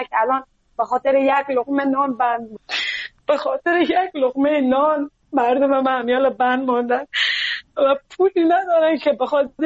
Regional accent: Afghanistan; now in Iran; گفتم از افغانستان هستم.

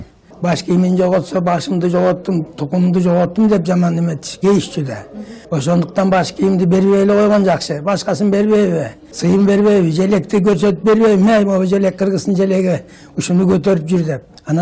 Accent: Naryn, Naryn Region, Kyrgyzstan; Мен Элеттен келдим, Нарындан келдим.

